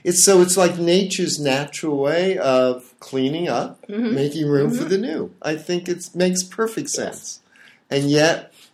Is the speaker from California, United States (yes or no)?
yes; California, United States; I flew to Florida. I'm from California.